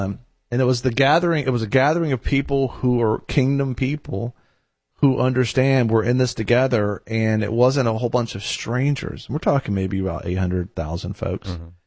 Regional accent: Houston, Texas, United States; I'm from Houston, Texas.

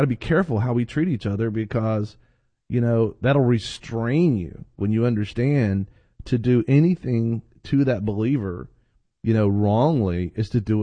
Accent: Florida, United States; Well, I'm from Florida. We have wet heat.

